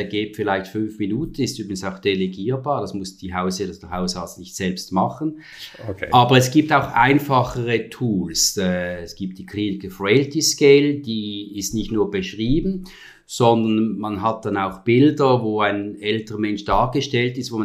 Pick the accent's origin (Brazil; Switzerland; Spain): Switzerland; German is a second language; Und ich kann ein bisschen rätoromanisch, aber nicht so gut. Ich werde also jetzt versuchen, als Schweizer quasi Hochdeutsch zu sprechen.